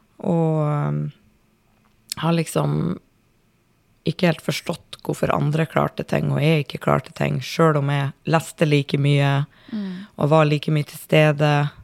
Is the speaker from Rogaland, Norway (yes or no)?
no; Mosjøen, Nordland, Norway; moved away as an adult; now in Hamar, Norway; jeg kommer fra Mosjøen. Jeg er jo på papiret voksen. Ja, jeg har akkurat fylt 41.